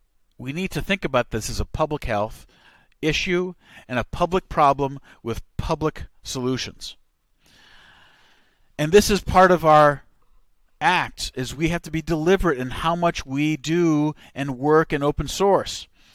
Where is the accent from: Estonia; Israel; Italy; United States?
Estonia; my home country of Estonia.